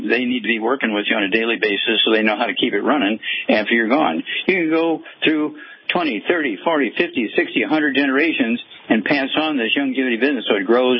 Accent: Missouri, United States; back to Missouri, my home state

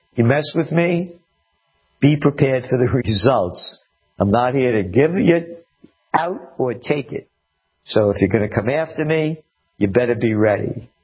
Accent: Bronx, New York, United States; My blood is Italian, but my heart's American. I'm made in USA. I couldn't be me if I was born in Altavilla Arpino or Vico Quense in Italy. I'm only me because I'm a Napolitano from the Bronx.

